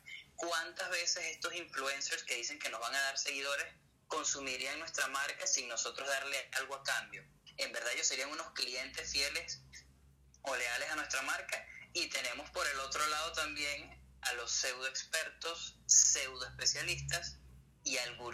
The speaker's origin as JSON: {"language": "Spanish", "country": "Venezuela", "said": "cabe destacar que somos venezolanos, viajé por toda Venezuela"}